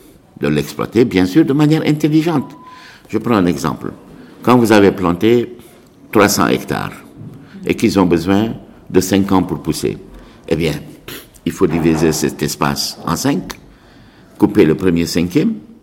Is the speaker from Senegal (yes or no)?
yes; Senegal; dont deux essentielles chez nous au Sénégal